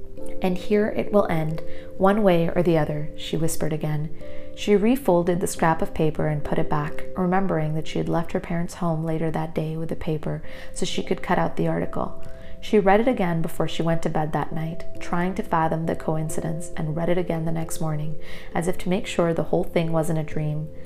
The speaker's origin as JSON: {"language": "English", "country": "Canada", "said": "I'm Canadian"}